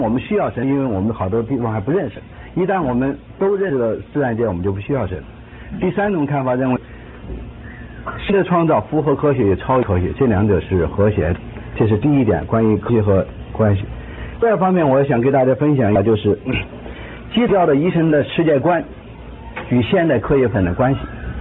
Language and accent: Chinese; China; 我是从大陆来的